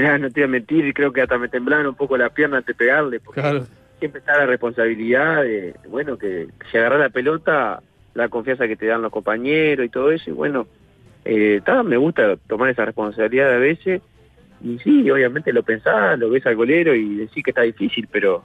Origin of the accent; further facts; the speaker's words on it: Paso de los Toros, Tacuarembó, Uruguay; yo soy de Paso de los Toros y claro. Ya tengo claro cómo es esto.